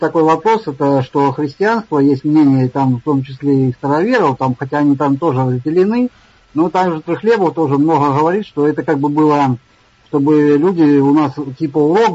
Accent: Bryansk, Bryansk Oblast, Russia; я из Брянска.

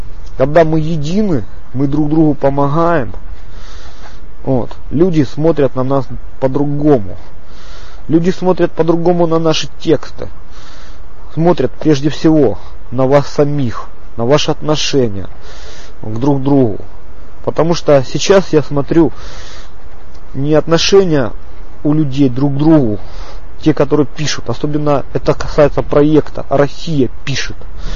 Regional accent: Donbas, Ukraine; я сам с края Донбасс. Я сам по матери белорус. Вот. И как бы я прожил свою часть в Донецке

